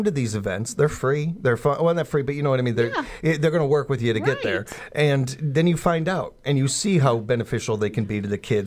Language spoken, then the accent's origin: English; Chicago, Illinois, United States; I was very lucky growing up in Chicago in a melting pot